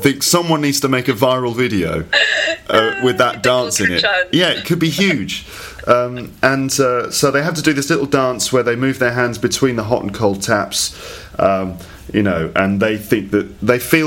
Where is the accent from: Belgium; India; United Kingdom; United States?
United Kingdom; England; maybe that's just because I'm English